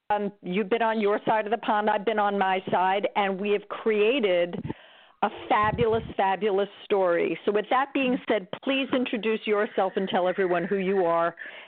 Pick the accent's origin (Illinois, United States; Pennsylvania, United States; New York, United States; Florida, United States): New York, United States; Long Island; So with that … I'm from Long Island, New York. Now I'm in New Jersey.